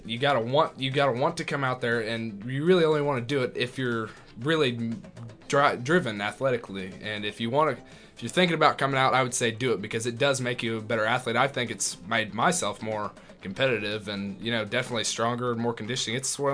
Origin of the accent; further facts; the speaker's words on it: Texas, United States; It's the Dallas Cowboys. I'm from Texas, and I really love the Longhorns and the Cowboys.